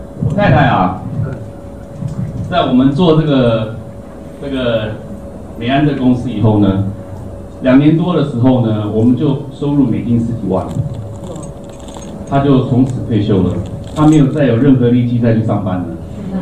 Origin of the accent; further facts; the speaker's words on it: Taiwan; 因为我本身是从台湾来的